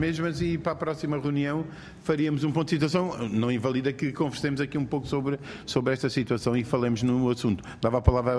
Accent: Alentejo, Portugal; sou alentejano

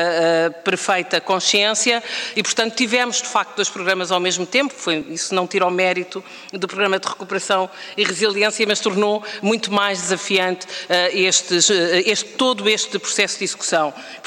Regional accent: Portugal; nós, desde logo, enquanto portugueses

